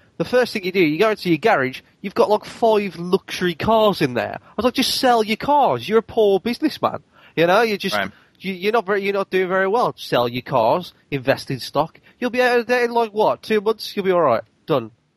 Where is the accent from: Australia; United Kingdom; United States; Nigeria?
United Kingdom; England; I don't live anywhere near London, and I'm English.